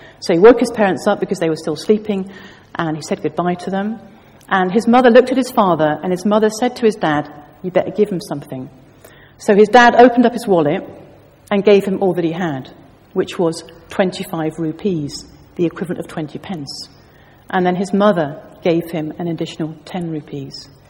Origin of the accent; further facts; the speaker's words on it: South West England, United Kingdom; even though I'm from Devon.